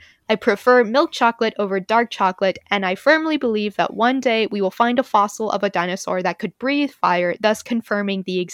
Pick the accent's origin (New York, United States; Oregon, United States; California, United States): Oregon, United States; now in Indiana, United States; I was originally from Oregon, but traveled to the East Coast for college. I've studied abroad in Egypt, Turkey, Morocco, lots of places. So finally, I've come to settle in Indiana.